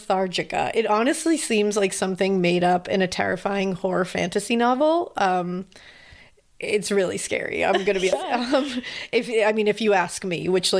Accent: United States; I'm sorry. I'm American.

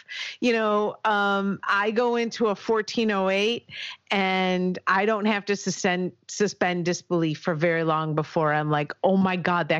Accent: Midwest, United States; I'm from the Midwest.

